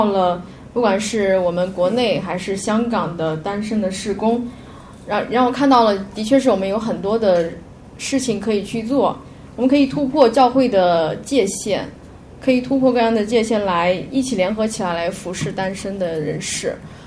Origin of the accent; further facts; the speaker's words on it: Shanxi, China; 大家好，我是山西的